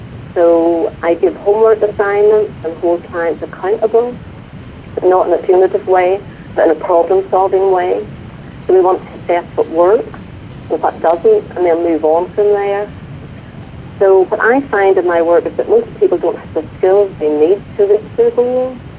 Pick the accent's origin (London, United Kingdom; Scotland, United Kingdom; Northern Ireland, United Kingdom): Northern Ireland, United Kingdom; my background of growing up in the Troubles and all my life experiences